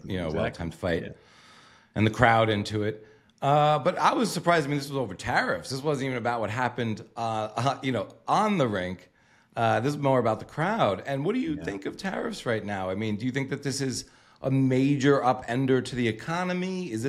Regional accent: Long Island, New York, United States; Long Island, New York.

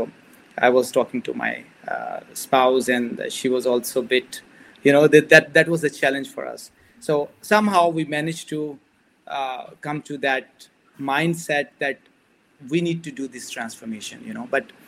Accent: Pakistan; English is a second language; moved away as an adult; also born or lived in Singapore; now in Malaysia; Basically, I come from Pakistan, and since last 10 years, I'm working in Malaysia. And before that, I was in Singapore.

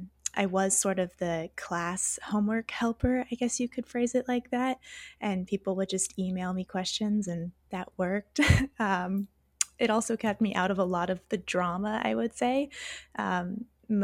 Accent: Houston, Texas, United States; But I grew up in Houston, just me.

